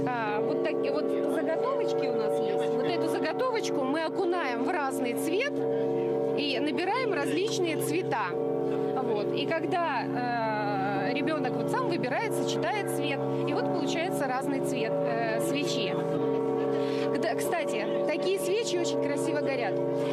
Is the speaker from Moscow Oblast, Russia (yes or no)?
yes; Shchyolkovo, Moscow Oblast, Russia; я из города Щелково.